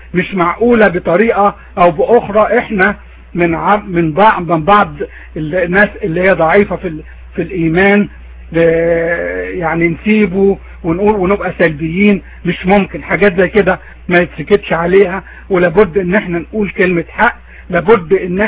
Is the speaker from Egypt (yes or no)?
yes; Egypt; moved away; عند الأقباط عندنا في مصر، فكم بالحرق ان احنا موجودين هنا في بلاد المهجر.